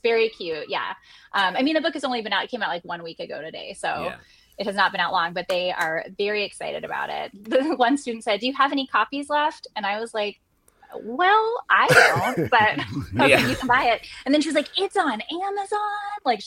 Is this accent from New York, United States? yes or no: no; California, United States; I'm from the Bay Area in California